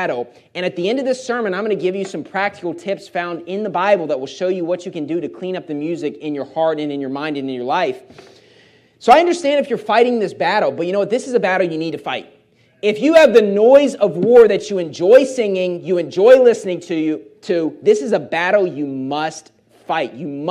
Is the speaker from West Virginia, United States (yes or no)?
yes; West Virginia, United States; I'm from West Virginia. Trust me, country music's pretty popular.